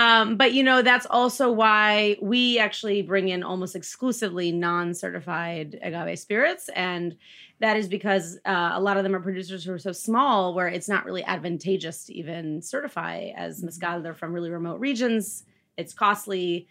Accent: Midwest, United States; As a Midwesterner, I will answer this one.

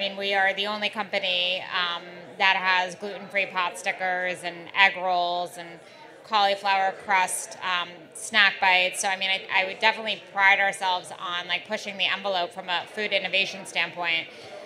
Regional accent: New York City, New York, United States; I mean, I grew up in New York City. I had never explored this part of Brooklyn.

